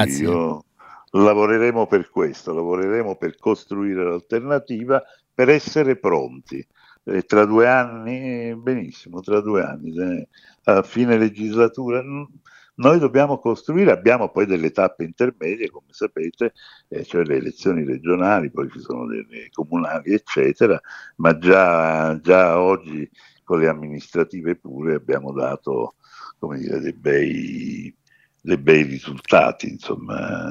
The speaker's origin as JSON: {"language": "Italian", "town": "Naples", "region": "Campania", "country": "Italy", "said": "perché come sapete sono napoletano"}